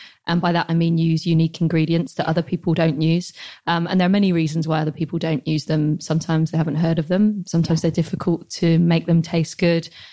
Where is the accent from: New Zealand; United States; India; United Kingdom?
United Kingdom; South West England; I'm from Somerset